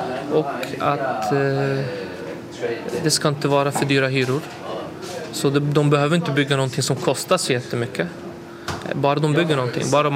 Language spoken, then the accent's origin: Swedish; Sweden; Och jag är född i Sverige och jag har bott här hela mitt liv.